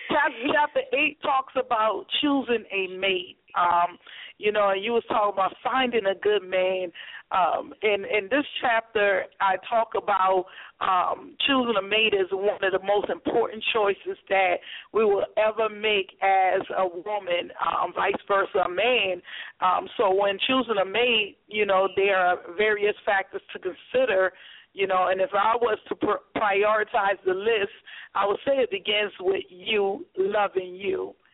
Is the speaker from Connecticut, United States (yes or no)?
yes; Hartford, Connecticut, United States; from Hartford, Connecticut, just a television talk host.